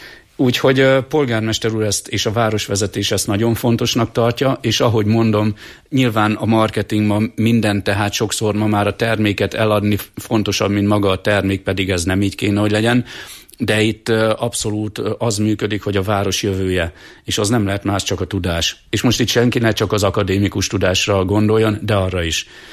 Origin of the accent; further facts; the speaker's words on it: Hungary; de hát magyarok vagyunk, a tanult tehetetlenség és az, hogy jaj, ha rossz is, akkor is inkább nem változtatunk